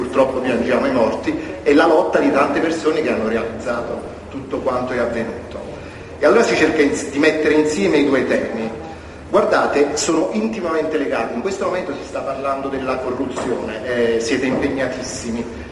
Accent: Naples, Campania, Italy; Allora io per sfizio, sono napoletano, scusate il termine

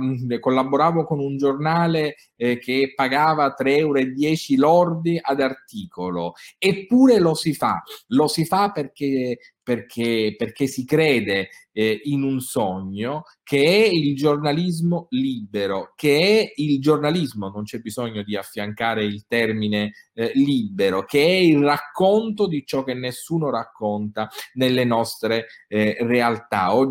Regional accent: Sicily, Italy; la mia terra, la provincia di Ragusa

